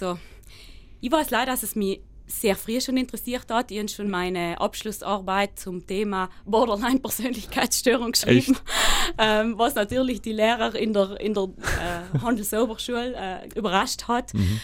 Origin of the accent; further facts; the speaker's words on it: Ulten, Trentino-Alto Adige, Italy; also born or lived in Iran; Allem noch in Ulten ganz stark verwurzelt und wird sich auch nicht ändern.